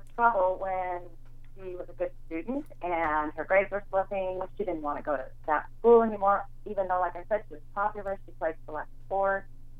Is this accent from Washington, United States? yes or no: yes; Seattle, Washington, United States; And we're actually from Seattle, and I don't actually really know that area. We live in the east side in a town called Bellevue